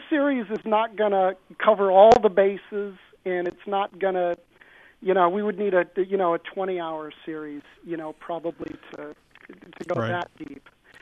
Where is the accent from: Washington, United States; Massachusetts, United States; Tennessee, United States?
Washington, United States; Seattle; born there; now in New York, United States; I live in New York. I was born in Seattle. But my family comes from Isleta, which is just outside of El Paso.